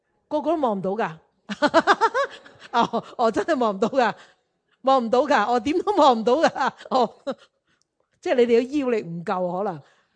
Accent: China; 咁實在奉養父母親，我哋中國人呢個傳統咧係好濃厚嘅。

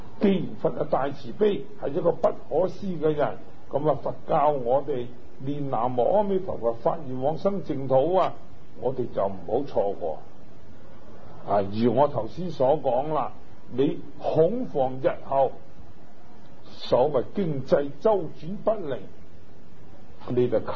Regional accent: China; 我哋系中国人，唔系印度人，我哋读嘅系中国书。

